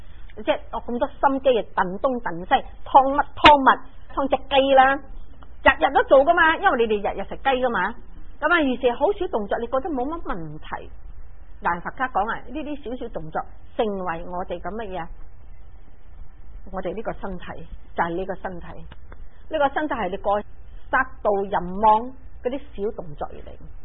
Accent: China; 我哋中国人唔兴出嚟讲经

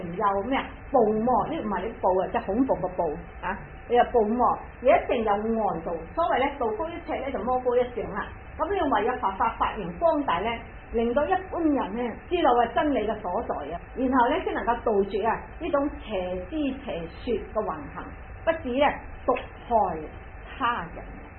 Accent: Guangdong, China; 即係我哋廣東人是講啲嘢好鬼善事嘅。

